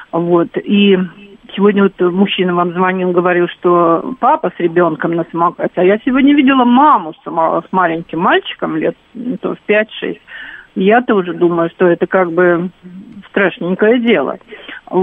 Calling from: Ruza, Moscow Oblast, Russia; Я звоню вам из Московской области.

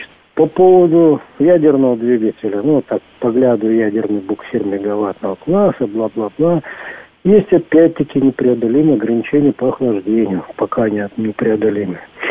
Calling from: Dubai, United Arab Emirates

